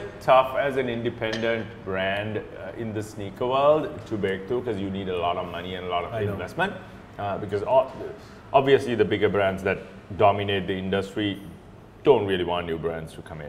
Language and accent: English; Sri Lanka; because I'm from Sri Lanka, I won't be satisfied till